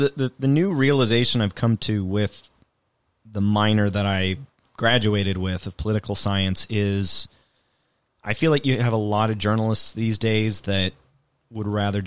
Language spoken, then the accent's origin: English; Los Angeles, California, United States; born there; I was born in Los Angeles.